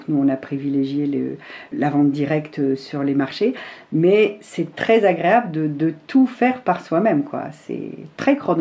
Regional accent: northern France, France; now in Lot, France; je me suis installée avec mon mari Eric dans le Lot, ça va faire 2 ans le mois prochain. On est originaire du nord de la France et l'idée était de prendre notre retraite dans ce département.

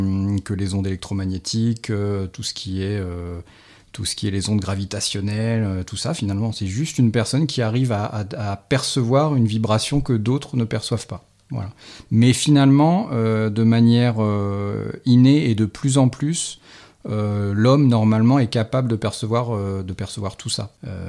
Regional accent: Île-de-France, France; moi je suis originaire du Nord, enfin du Nord, par rapport à ici, oui, Seine-et-Marne Nord, sur les anciens champs de bataille de la Première Guerre mondiale, j'ai grandi. Donc dans des très vieilles maisons

